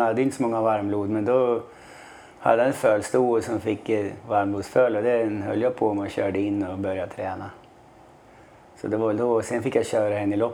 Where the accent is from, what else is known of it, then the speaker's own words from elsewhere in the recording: Sundsvall, Västernorrland County, Sweden; jag är från Sundsvall då. 3 mil utanför Sundsvall. Och min pappa var jordbrukare, eller skogsbonde kan man säga.